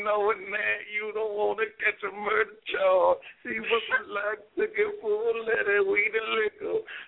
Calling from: Ohio, United States; In the building. Northside 614.

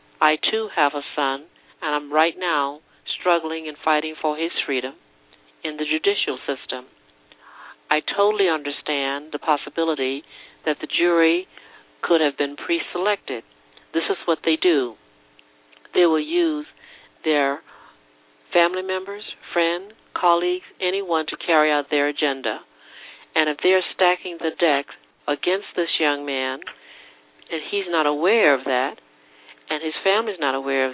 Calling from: Colorado, United States; I'm calling from Colorado.

